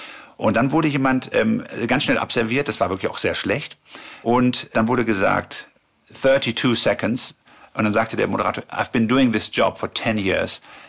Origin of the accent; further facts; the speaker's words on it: Germany; Das ist natürlich als Deutscher dann lustig.